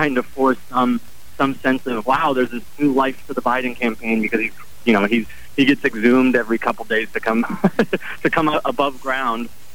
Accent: South Carolina, United States; I'm from South Carolina

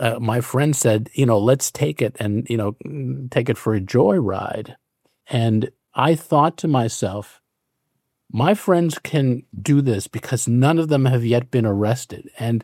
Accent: United States; You know, I'm an American, right?

